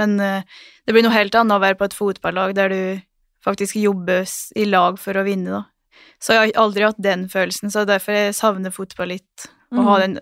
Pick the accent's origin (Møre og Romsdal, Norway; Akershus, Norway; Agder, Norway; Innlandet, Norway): Innlandet, Norway; Dombås; det kanskje mer den tiden hjemme på Dombås jeg har gått glipp av fordi når jeg først har vært I Norge så har jeg jo vært mest I Oslo